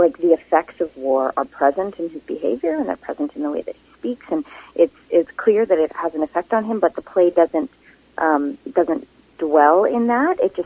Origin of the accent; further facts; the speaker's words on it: Vancouver, British Columbia, Canada; I am one of those rare people born and raised in Vancouver, love Vancouver, always want to live in Vancouver